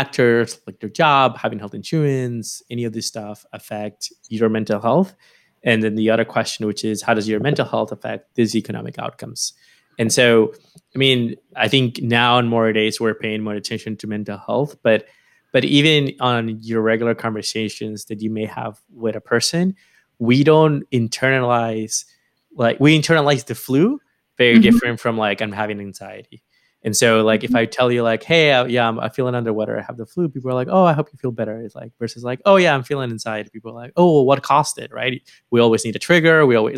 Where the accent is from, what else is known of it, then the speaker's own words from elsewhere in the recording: Lima, Peru; now in United States; I am born and raised in Lima, so I'm actually an immigrant, but I've been living here for a while.